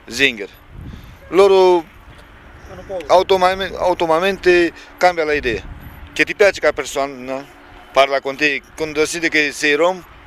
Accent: Romania; Sono marrone di razza. Io non voglio dire che sono un'altra nazionalità. Sono romeno, rom, zingaro

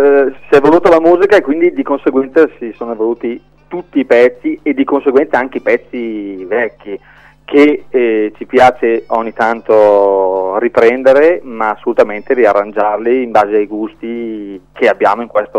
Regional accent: Crema, Lombardy, Italy; Noi siamo di Crema, provincia di Cremona.

